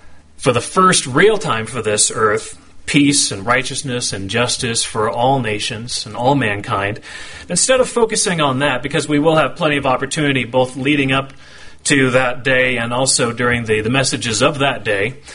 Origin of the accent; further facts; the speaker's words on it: Oregon, United States; So a lot of people say, well, where'd you grow up? I say, oh, Eastern Oregon. They say, oh, Bend. I'm like, no, that's Central Oregon.